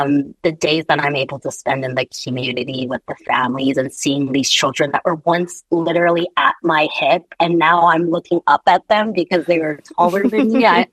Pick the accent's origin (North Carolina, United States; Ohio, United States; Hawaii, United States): Hawaii, United States; Waipahu; My heart is always in the Pacific. I grew up in Waipahu.